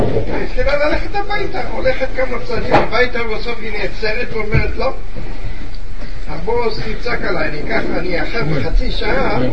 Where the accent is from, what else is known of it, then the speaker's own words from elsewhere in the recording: Haifa, Haifa District, Israel; אני במקור חיפאי.